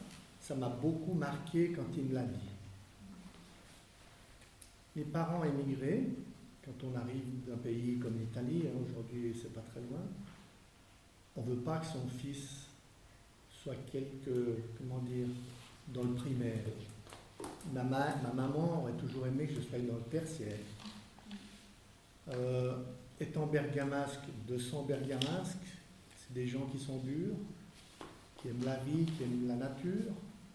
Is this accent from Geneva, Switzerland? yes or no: yes; Geneva, Switzerland; Donc j'ai vécu toute mon enfance à Genève